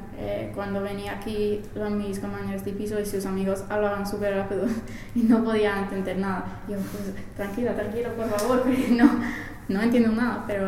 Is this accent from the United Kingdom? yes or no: yes; England, United Kingdom; Spanish is a second language; También mis amigas de mi pueblo en Inglaterra quieren venir, claro, porque tienen alojamiento gratis